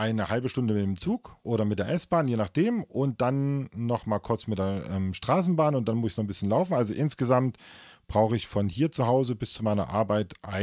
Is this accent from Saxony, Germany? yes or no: yes; Saxony, Germany; Also ich komme ja auch aus Sachsen. Ne? Ich bin ja, hört man vielleicht gar nicht mehr so sehr, aber ich komme ja auch aus Sachsen.